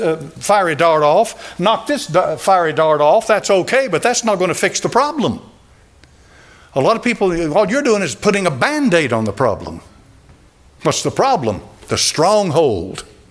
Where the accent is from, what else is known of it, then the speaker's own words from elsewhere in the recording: Scotland, United Kingdom; I'm from Scotland and you're my pastor.